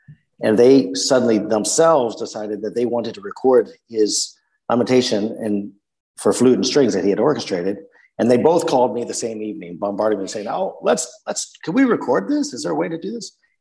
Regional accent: United States; Of course, being an American, I'm always looking back at see what's going on in the States

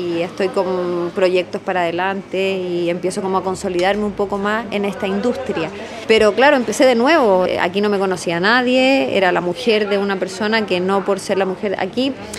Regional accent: Chile; moved away as an adult; Primero yo empecé la carrera en Chile, porque bueno, soy chilena, viví ahí, pero después di el salto aquí

